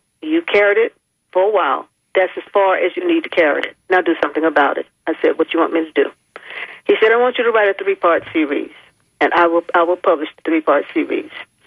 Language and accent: English; Florida, United States; So the senators are seated there, and so I'm from Florida. So he called on my senior senator